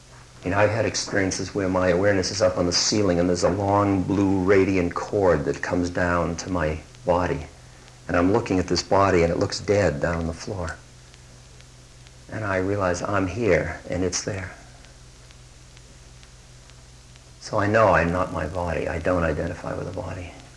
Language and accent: English; New England, United States; But I'm a gentleman from New England, you know, and you don't say anything.